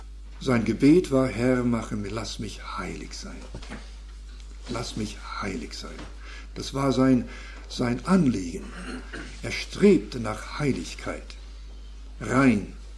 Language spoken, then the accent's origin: German; Canada; German is a second language; als Kanadier habe ich nun mich etwas mehr befassen müssen mit England und so weiter, weil das das war das Land, das uns bestimmt hat.